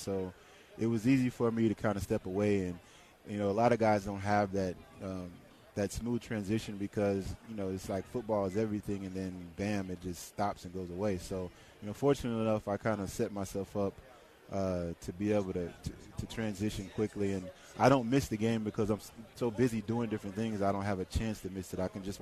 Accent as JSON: {"language": "English", "town": "Dallas", "region": "Texas", "country": "United States", "tie": "born or raised there", "said": "the neighborhood that I grew up in Dallas."}